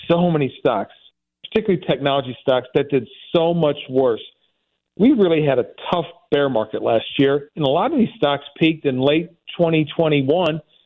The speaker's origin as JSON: {"language": "English", "town": "Dellwood", "region": "Missouri", "country": "United States", "tie": "born or raised there", "said": "And, you know, I grew up in Delwood. This is out, you know, on St. Charles Rock Road."}